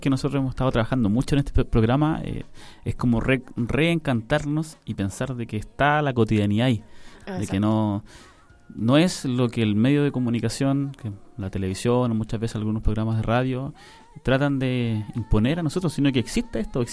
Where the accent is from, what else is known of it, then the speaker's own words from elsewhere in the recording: Renca, Santiago Metropolitan Region, Chile; ya yo vengo de Renca, por ejemplo. Yo vengo de Renca, de allá la población La Java.